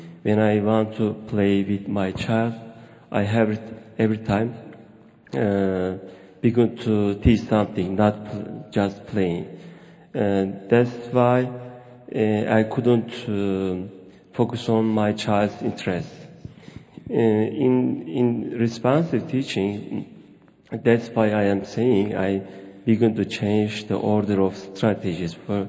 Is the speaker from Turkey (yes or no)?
yes; Turkey; English is a second language; from Turkey. I want to explain, my language is not enough, but I want to do my best.